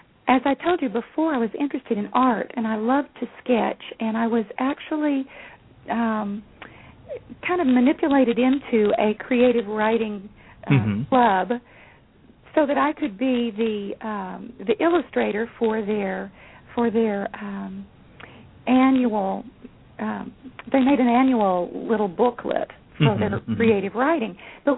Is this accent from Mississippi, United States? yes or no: no; Texas, United States; Well, I was born and raised in Texas, in West Texas, where there are very few trees.